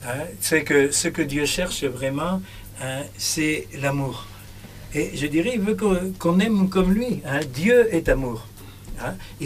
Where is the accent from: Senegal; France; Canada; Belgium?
Senegal; nous sommes Sénégalais, nous sommes des chrétiens sénégalais, et pour être chrétien ici au Sénégal